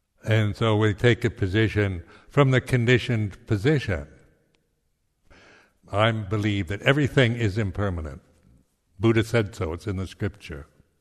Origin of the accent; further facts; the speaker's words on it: Seattle, Washington, United States; born there; I was born in Seattle, 1934, 27th of July, in Roman Catholic Hospital, to Helen and Clarence